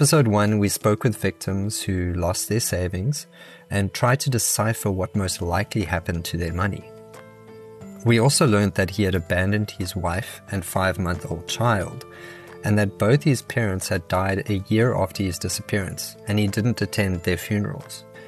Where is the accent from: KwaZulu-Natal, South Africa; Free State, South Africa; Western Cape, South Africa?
Free State, South Africa; Bloemfontein; I grew up with him in Bloemfontein, South Africa, back in the day.